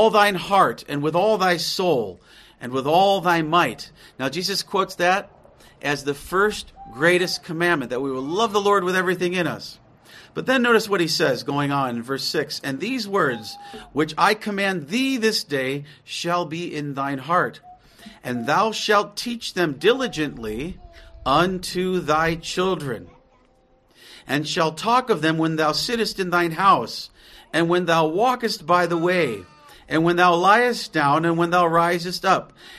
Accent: United States; born there; I was born in America

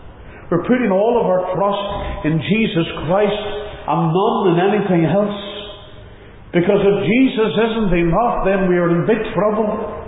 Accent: Northern Ireland, United Kingdom; My citizenship is still back in the United Kingdom. I'm still from Northern Ireland. It's still the place of my birth and where I identify with. But I am here as an alien resident from another place.

